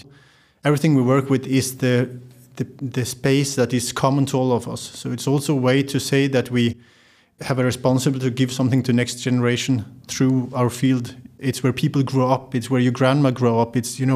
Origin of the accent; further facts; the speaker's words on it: Sweden; because I grew up in Sweden in the forest